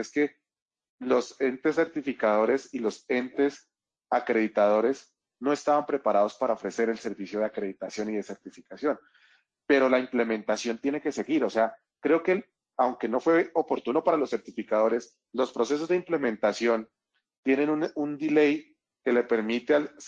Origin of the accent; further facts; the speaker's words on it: Colombia; Como colombiano me gustaría que tuviera un recurso en mi impuesto